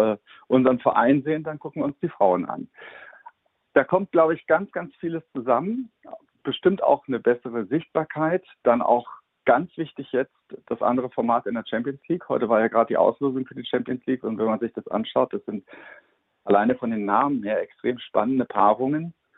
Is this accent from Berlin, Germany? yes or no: yes; Berlin, Germany; also ich komme aus Berlin, das ist immer wieder dann auch eine schwierige Diskussion